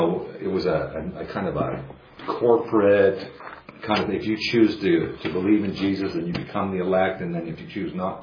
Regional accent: Canada; I'm Canadian.

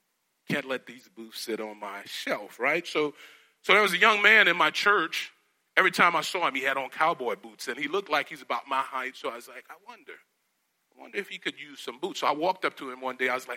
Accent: Louisiana, United States; And so I'm from Louisiana and I wanted to represent my state

